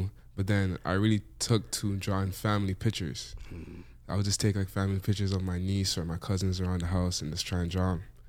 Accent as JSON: {"language": "English", "country": "Canada", "tie": "born or raised there", "also_born_or_lived": "Jamaica", "said": "I was born in Jamaica, but I came to Canada when I was like two."}